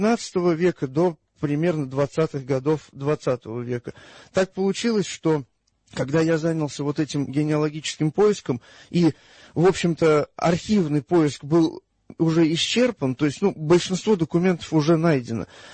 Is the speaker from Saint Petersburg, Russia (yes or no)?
no; Sarov, Nizhny Novgorod Oblast, Russia; moved away as an adult; now in Moscow, Russia; И я там родился, вырос, и, соответственно, в Москву я попал сам только, ну, когда поступил в Московский университет.